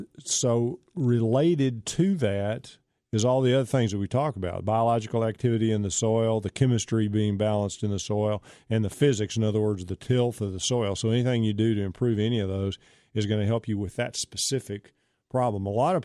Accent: Pittsburg, Texas, United States; like when I was growing up, I grew up in East Texas and Pittsburgh, Texas.

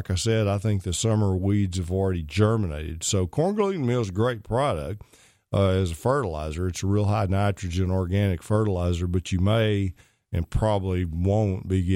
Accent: Pittsburgh, Texas, United States; my old stomping grounds, Mount Pleasant, about 10 miles away from where I grew up in Pittsburgh, Texas.

